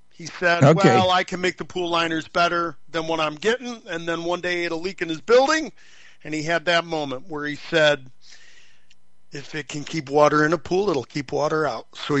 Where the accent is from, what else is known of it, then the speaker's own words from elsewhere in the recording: Saginaw, Michigan, United States; Saginaw guy. Born and raised in Saginaw, Michigan. Born at Saginaw General Hospital on my mama's 18th birthday.